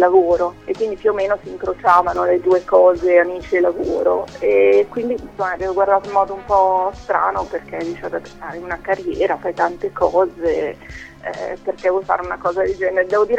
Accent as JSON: {"language": "Italian", "town": "Milan", "region": "Lombardy", "country": "Italy", "tie": "born or raised there", "moved": "as an adult", "said": "io sono nata e vissuto a Milano, dopo anni che lavoravo lì"}